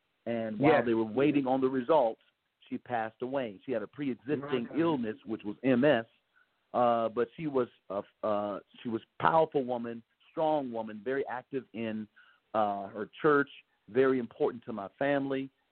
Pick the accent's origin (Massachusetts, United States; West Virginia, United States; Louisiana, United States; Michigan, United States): Michigan, United States; Detroit; And I grew up there in Detroit. I preached my first sermon when I was 10 years old, directed the choir, became the minister of music of my church when I was 13 years old.